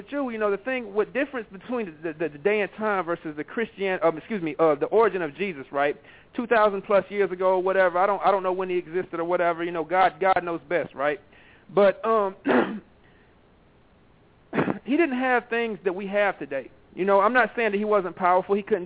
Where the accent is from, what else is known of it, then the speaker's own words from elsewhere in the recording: Georgia, United States; before I became Muslim, I was under Southern Baptist. You know, I grew up in Georgia, right?